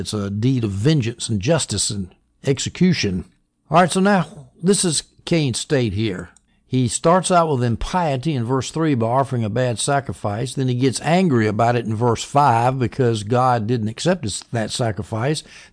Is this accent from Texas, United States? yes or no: no; South Carolina, United States; there was a little country church that was pre-antebellum that was near my home where I grew up in South Carolina